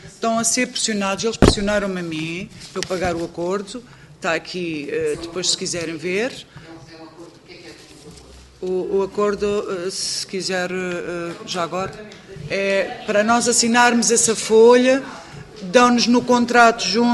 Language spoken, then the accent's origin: Portuguese; Lisbon, Portugal; sou do bairro dos Loios